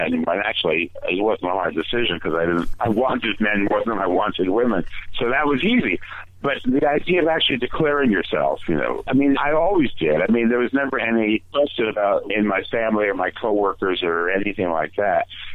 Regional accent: New Jersey, United States; Which, whenever I come back here, because I'm from Jersey, I come back here and I go, why does it remind me of, oh, it's the humidity, that's why.

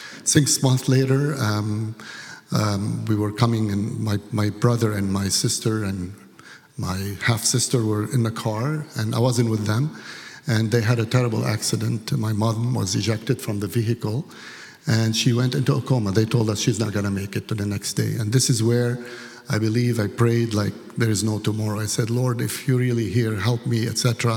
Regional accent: Lebanon; I'm Lebanese. So I was born in Lebanon in a Christian family.

